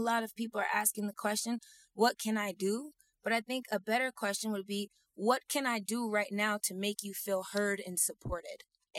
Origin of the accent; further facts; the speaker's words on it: United States; You know, I go overseas and everyone ascribes my characteristics to the fact that I'm American.